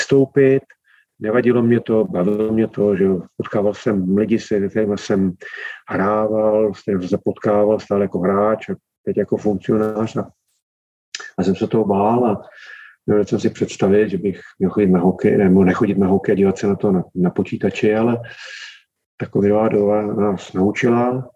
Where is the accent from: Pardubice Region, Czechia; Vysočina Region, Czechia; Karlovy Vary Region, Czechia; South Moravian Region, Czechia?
Pardubice Region, Czechia; Pardubice; also born or lived in Vysoké Mýto; já sice jsem se narodil a vyrůstal v Pardubicích, nebo narodil jsem se ve Vysoký Mítě, ale vyrůstal jsem v Pardubicích, ale vazbu k Vysočině jsem vždycky měl.